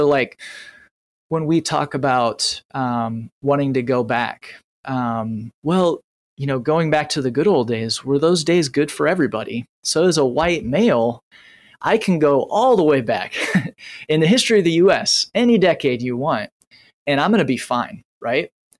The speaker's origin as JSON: {"language": "English", "region": "Indiana", "country": "United States", "tie": "born or raised there", "said": "Northern Indiana, actually."}